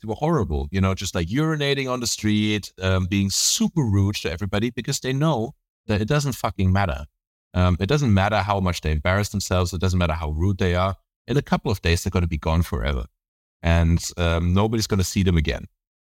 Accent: Canary Islands, Spain; I grew up in the Canary Islands, right?

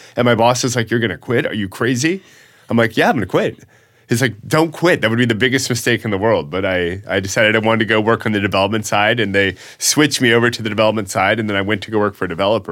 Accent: Atlanta, Georgia, United States; So I got into the business because I'm from Atlanta, Georgia, and my family in Atlanta did real estate.

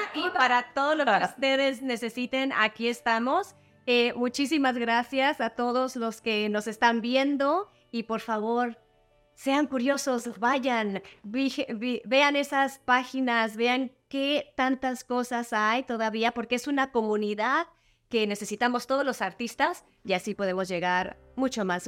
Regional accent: Mexico; Es que soy de México.

